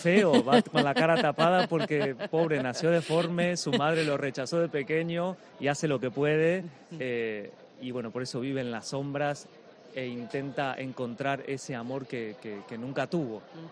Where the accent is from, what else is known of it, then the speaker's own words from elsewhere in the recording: Argentina; now in Madrid, Spain; Yo soy argentino, audicioné en Buenos Aires hace muchos años